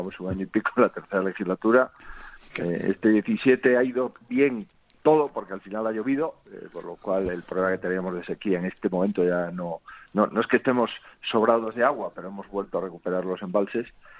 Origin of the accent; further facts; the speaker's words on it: Galicia, Spain; tengo el compromiso de servir a los españoles, que somos gallegos, pues siendo el presidente de Galicia.